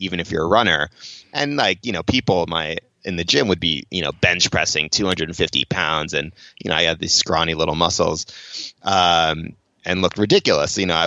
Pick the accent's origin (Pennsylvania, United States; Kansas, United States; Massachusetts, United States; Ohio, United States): Massachusetts, United States; Boston; I grew up in Boston. I wanted to play on the Red Sox.